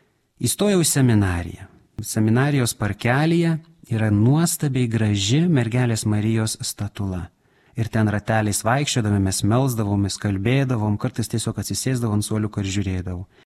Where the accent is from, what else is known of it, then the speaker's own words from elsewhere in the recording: Raseiniai, Kaunas County, Lithuania; born there; Gimiau Raseiniuose, tai yra švenčiausios mergelės Marijos į dangų parapija. Pirmąją komuniją priėmiau Girdžiuose, šventos onos bažnyčia